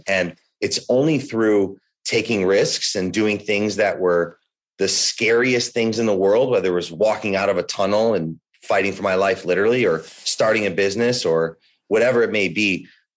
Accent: Chicago, Illinois, United States; So I've been an athlete since I was a little kid, since Angie and I grew up in Chicago.

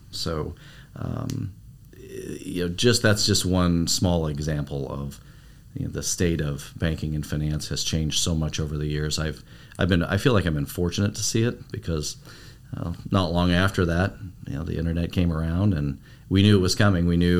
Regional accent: Des Moines, Iowa, United States; I'm from Des Moines, lifelong Des Moines resident, mainly in Urbandale and West Des Moines.

